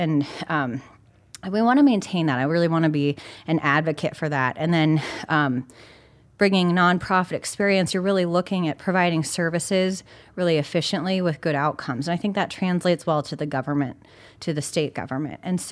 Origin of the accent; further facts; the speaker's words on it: Rapid City, South Dakota, United States; Yeah, so I grew up right here in Rapid City, and I went to Southwest Middle School and Stevens High School, and my family is from here, so it was wonderful growing up in the Black Hills.